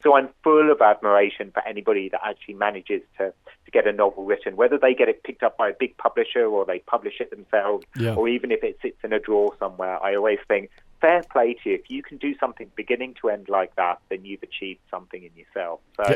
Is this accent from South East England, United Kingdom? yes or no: yes; Brighton, South East England, United Kingdom; moved away as an adult; now in Dublin, Ireland; No, I grew up, I was born down in Brighton in the UK, just near London in the UK, and then I came to Dublin for the weekend 15 years ago